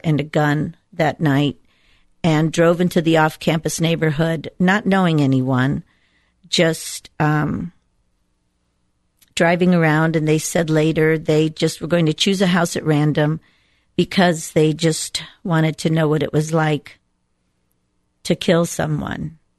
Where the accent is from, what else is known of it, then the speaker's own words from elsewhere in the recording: Cleveland, Ohio, United States; now in Columbus, United States; I have two sons, and we came from Cleveland, Ohio, to Columbus, and the boys grew up in Columbus.